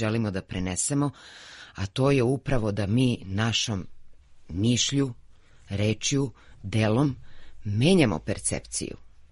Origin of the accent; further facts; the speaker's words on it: Lajkovac, Kolubara District, Serbia; ja dolazim iz Lajkovca, odakle i krenula Kolubarska bitka